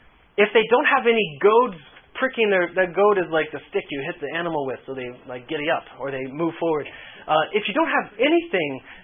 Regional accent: Kentucky, United States; So, now I'm from Kentucky, right?

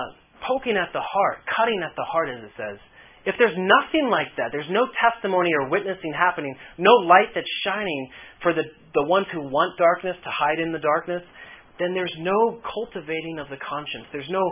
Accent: Kentucky, United States; So, now I'm from Kentucky, right?

